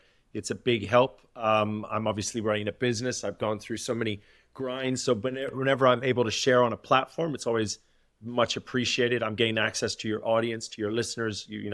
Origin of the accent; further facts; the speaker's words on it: Australia; And as an Australian, Australians, you need to play cricket, they surf or play rugby.